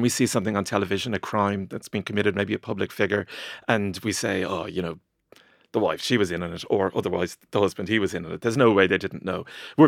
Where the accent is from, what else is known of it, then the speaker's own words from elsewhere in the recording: Ireland; growing up in Ireland in the 80s and 90s